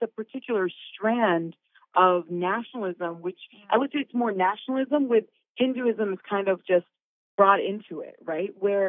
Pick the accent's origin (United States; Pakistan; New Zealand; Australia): Pakistan; I was born in Pakistan. I was raised, like, I know it's Pakistani. I have a Pakistani passport as well.